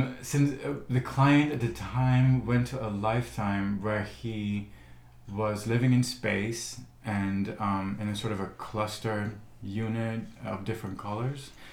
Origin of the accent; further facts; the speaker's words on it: Netherlands; So as a kid, you know, growing up in the Netherlands, I always thought there was more to life than just a physical reality.